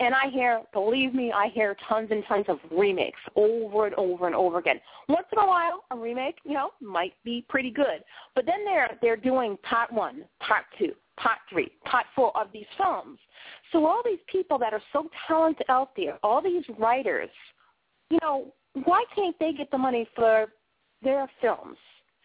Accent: Boston, Massachusetts, United States; now in Maine, United States; Now, you know, I'm coming from Boston in the inner cities, right?

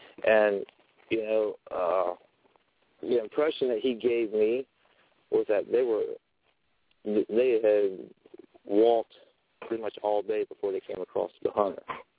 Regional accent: Louisiana, United States; when I lived in Louisiana, I grew up in Louisiana hearing rumors about it.

